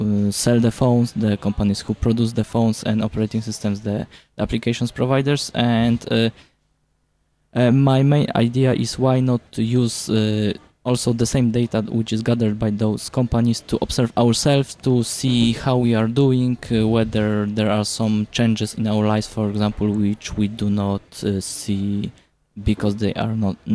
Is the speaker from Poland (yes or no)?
yes; Poland; I'm from Poland.